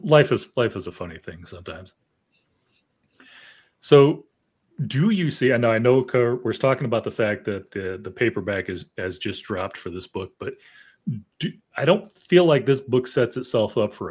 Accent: Arizona, United States; I ran into a friend from high school one time. We're both from Arizona.

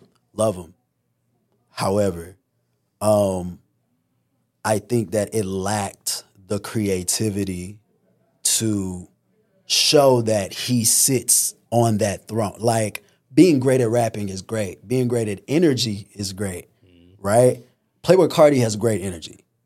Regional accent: Fayetteville, North Carolina, United States; My thing is, every album is about, I'm from Fayetteville.

